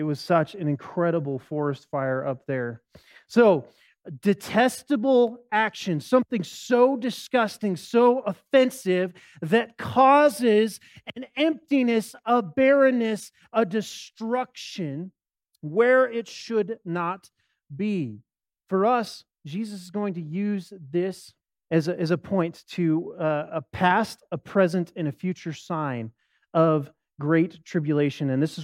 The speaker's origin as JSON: {"language": "English", "town": "Casper", "region": "Wyoming", "country": "United States", "tie": "born or raised there", "said": "I grew up in Casper, and I remember one time while I was in Casper, we looked up at Casper Mountain"}